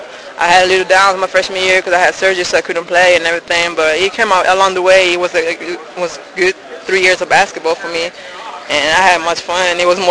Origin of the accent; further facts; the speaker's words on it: Italy; now in United States; It was just I came from Italy, and I landed in Houston because that's where my uncle lived.